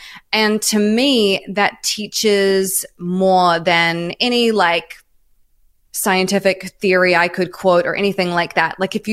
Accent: New Zealand; now in Australia; I'm from New Zealand originally, and I moved to Australia. I lived in Melbourne for about a year and a half, I think.

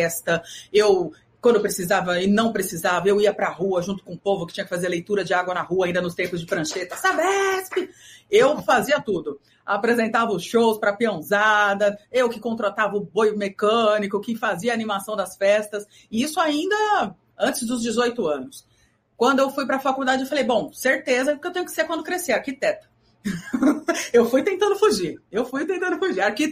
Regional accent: São Paulo, Brazil; born there; Eu sou Sotero Paulistoca. Eu nasci em São Paulo, sou filha de baianos e sou apaixonada pelo Rio de Janeiro. Então, tem Bahia, tem São Paulo, tem Rio de Janeiro na minha mistura.

